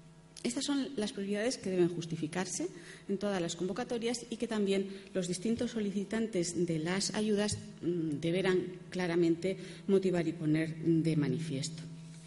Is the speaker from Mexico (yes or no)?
no; León, Castile and León, Spain; Yo vengo de León, donde hay un aeropuerto.